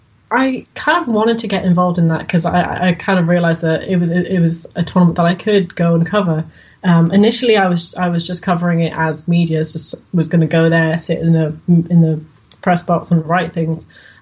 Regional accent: United Kingdom; because we're British and that's what happens.

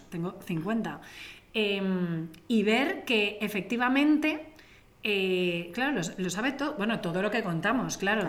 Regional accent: Lloret de Mar, Catalonia, Spain; en mi pueblo está a una hora de Barcelona, entonces había mucha gente que venía los fines de semana

